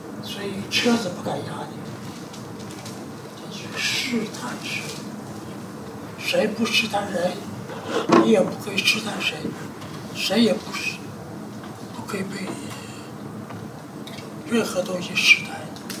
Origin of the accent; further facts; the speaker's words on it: Taiwan; 气管炎啊，就是咱们台湾人讲的